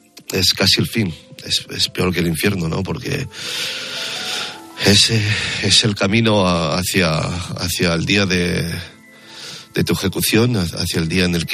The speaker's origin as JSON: {"language": "Spanish", "country": "Spain", "said": "Tú eres el gallego, me decían, ¿no? Y decía, sí, soy de España."}